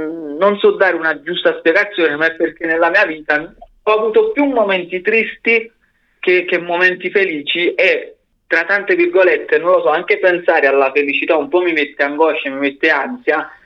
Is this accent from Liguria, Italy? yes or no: no; Castelgrande, Basilicata, Italy; Castelgrande, sto ai confini con la Campania.